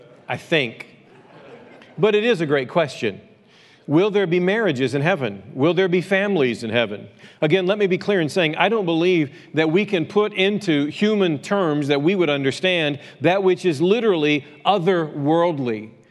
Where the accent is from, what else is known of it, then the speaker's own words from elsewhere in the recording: Cahokia, Illinois, United States; I served Jerome Lane Baptist Church in my hometown of Cahokia, Illinois